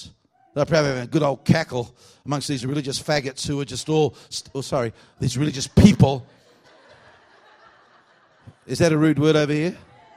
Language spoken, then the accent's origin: English; Australia; accent: Australian; I just said to God, Lord, if I'm moving to America, please don't let me lose my Aussie accent, please.